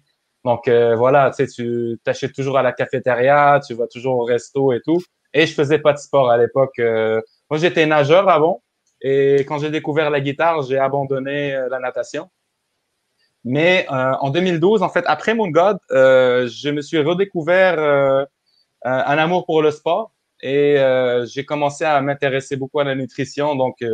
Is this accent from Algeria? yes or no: no; Morocco; en tant que Marocain